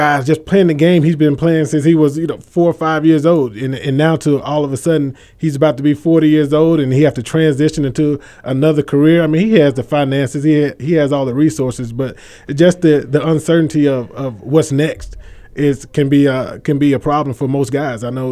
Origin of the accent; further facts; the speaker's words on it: Memphis, Tennessee, United States; And for me, I'm from Memphis, Tennessee. So from Tennessee, he played at Tennessee.